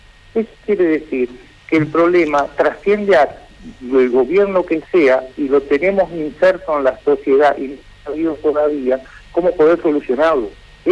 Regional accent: Argentina

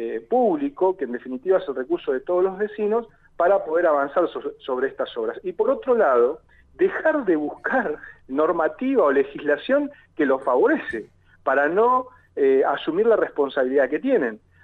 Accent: Neuquén, Argentina; todos somos neuquinos

